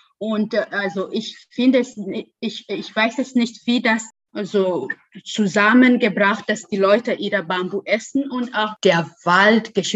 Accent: Uganda; German is a second language; Also ich komme auch aus Uganda und das ist von also Subsahara

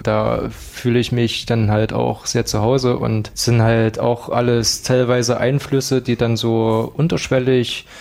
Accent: Zeitz, Saxony-Anhalt, Germany; eigentlich bin ich aus Zeitz, aus der Ecke

